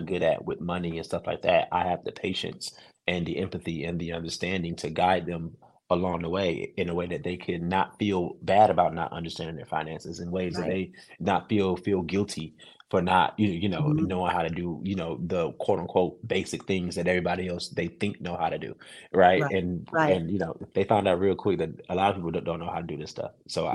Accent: Cleveland, Ohio, United States; now in Atlanta, United States; I started off when I moved to Atlanta from Cleveland, Ohio.

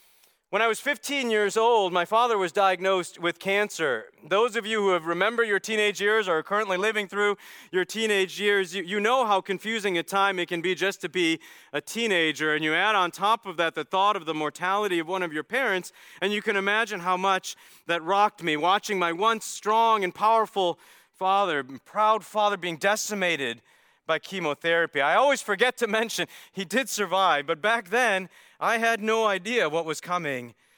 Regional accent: Chicago, Illinois, United States; I was born in Chicago and raised in a Hindu home

